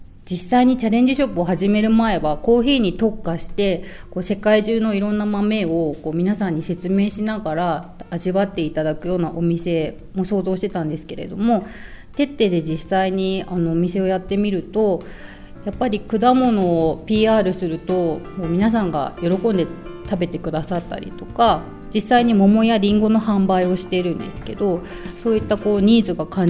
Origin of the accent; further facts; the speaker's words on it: Sukagawa, Fukushima, Japan; 私は須賀川市出身で、